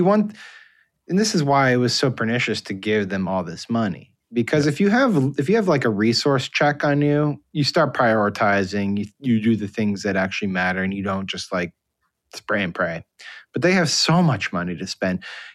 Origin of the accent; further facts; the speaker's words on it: Connecticut, United States; because it's my home state, Connecticut